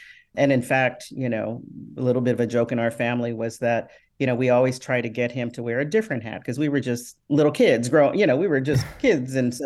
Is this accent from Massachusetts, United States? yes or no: no; North Carolina, United States; born there; I was the only stateside baby. I was born in North Carolina, and my brother and two sisters were born in Japan.